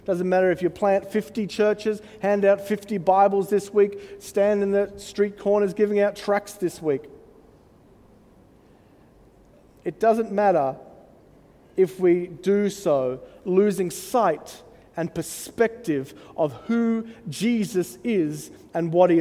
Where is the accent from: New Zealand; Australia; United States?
Australia; It's Australia, we like tea, not as much as our British friends